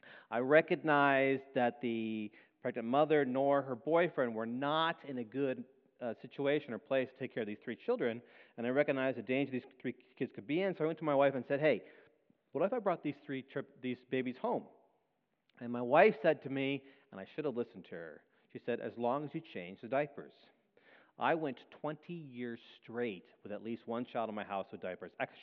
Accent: Michigan, United States; So I grew up in Michigan, met my wife from Australia.

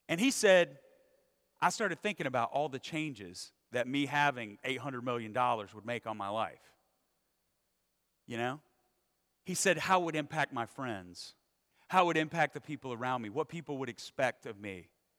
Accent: North Carolina, United States; My brother and I grew up in North Carolina.

